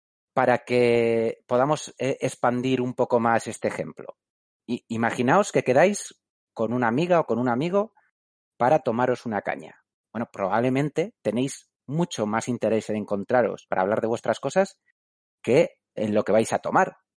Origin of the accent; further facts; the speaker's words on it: Basque Country, Spain; que somos vascos, pues el chiquiteo o el poteo está tremendamente arraigado en la rutina personal, ¿no?